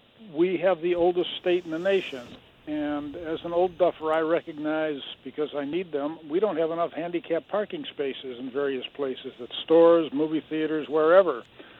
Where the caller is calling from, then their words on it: Bangor, Maine, United States; I live near Bangor.